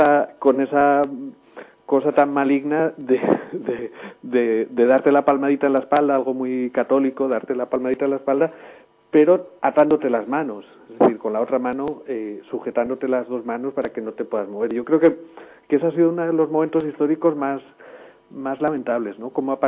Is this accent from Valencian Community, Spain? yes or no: yes; Valencian Community, Spain; also born or lived in Andalusia; yo soy hijo de migrantes andaluces en el País Valenciano, nací en Andalucía todavía